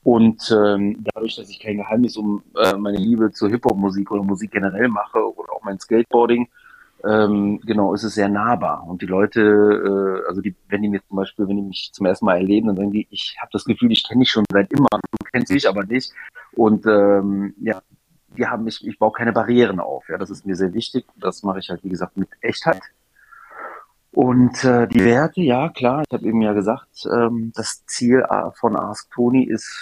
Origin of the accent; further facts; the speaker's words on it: Düsseldorf, North Rhine-Westphalia, Germany; ich komme aus Düsseldorf und es gab die Prowein.